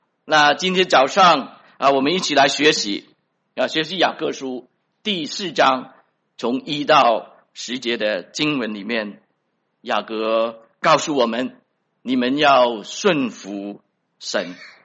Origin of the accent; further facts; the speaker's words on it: China; 用咱们中国人一句话就是说出入平安，万事如意。